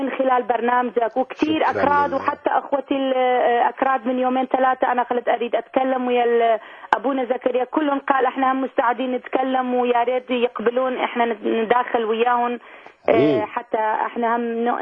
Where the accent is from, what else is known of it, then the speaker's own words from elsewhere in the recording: Kurdistan Region, Iraq; Arabic is a second language; أنا كردية من الشمال العراق. أنا آسف إذا لغتي العربية مو كلش مضبوط مثلكم،